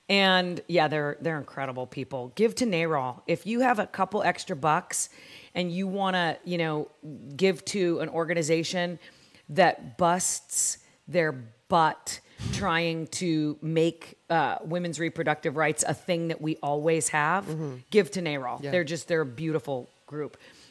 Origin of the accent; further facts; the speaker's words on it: Oakland, California, United States; One thing that I will point out is I'm from Oakland, okay? I'm used to urban environments.